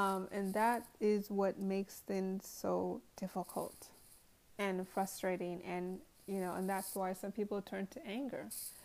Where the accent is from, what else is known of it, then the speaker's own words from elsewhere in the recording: Nigeria; Because I'm being Nigerian, by being Nigerian, that's what was instilled in instilled into us when we were young.